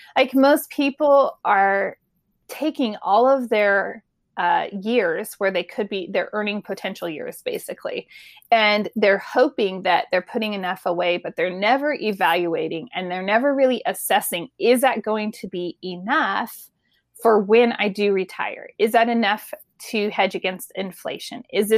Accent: California, United States; But I come from California originally

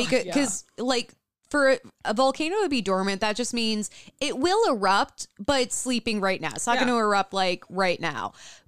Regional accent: Illinois, United States; Okay, so, like, growing up in Illinois, no stranger to tornadoes.

